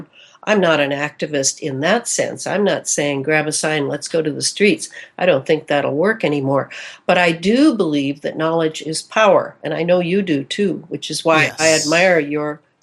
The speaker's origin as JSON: {"language": "English", "region": "Missouri", "country": "United States", "said": "He would say to me, I was from Missouri, and he would see my little ribbon, Missouri"}